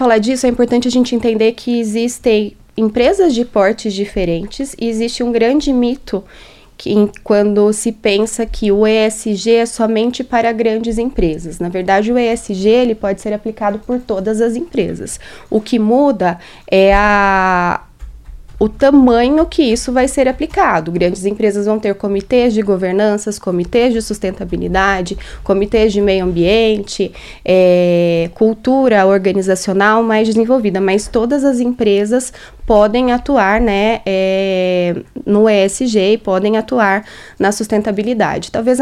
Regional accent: São Paulo, Brazil; now in Cascavel, Brazil; Eu sou natural de São Paulo, moro aqui em Cascavel há 4 anos

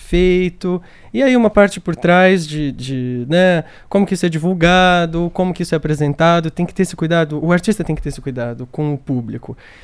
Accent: Brazil; porque eu que sou brasileiro e a gente vem dessa cultura tão quente

